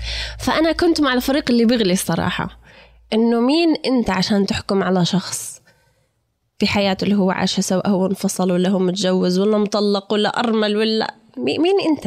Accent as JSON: {"language": "Arabic", "country": "Jordan", "tie": "born or raised there", "also_born_or_lived": "New Jersey, United States", "said": "يعني عشت طفولتي بنيوجيرسي يعني، وبعدين رجعنا على الأردن وترعرعت في الأردن ما شاء الله."}